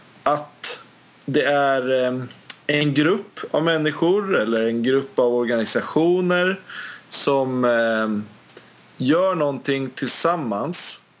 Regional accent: Stockholm, Stockholm County, Sweden; accent: Stockholm; Är det jag som är mest stockholmare nu för tiden, eller? Nej. Kanske inte stämmer. Men min dialekt, det vill säga.

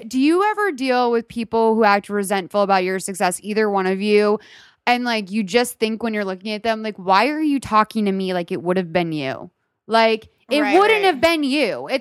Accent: Lexington, Massachusetts, United States; Lexington, Massachusetts.

